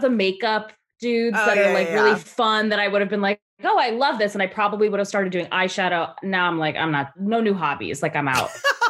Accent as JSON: {"language": "English", "country": "Canada", "tie": "born or raised there", "said": "I was also growing up in Canada. So like the channels we got weren't always the same."}